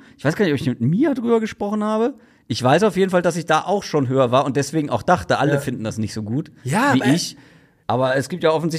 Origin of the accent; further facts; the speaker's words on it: Hamburg, Germany; Also ich bin ja wirklich auch als Hamburger jemand, der kein Blatt vorm Mund nimmt